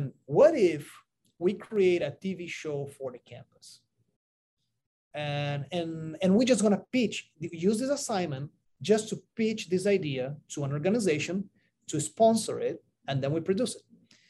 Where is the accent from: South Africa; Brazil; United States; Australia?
Brazil; English is a second language; I'm originally from Brazil with some Hispanic ancestry.